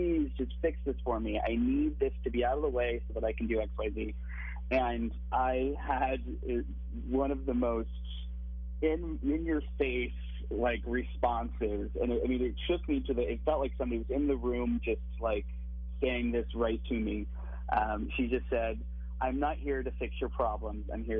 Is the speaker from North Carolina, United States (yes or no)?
no; Ohio, United States; So I grew up in Brown County, Ohio. Which is kind of, it's like the northernmost tip of Appalachia, is kind of what we think of.